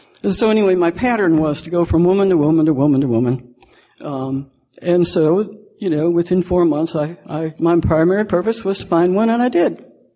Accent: Chicago, Illinois, United States; moved away as an adult; I was raised in Chicago. I left when I was 25 years old.

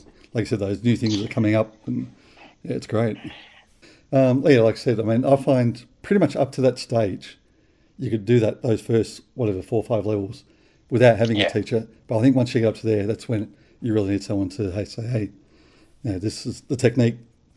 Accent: Melbourne, Victoria, Australia; Let's start with Jonathan from my hometown, Melbourne.

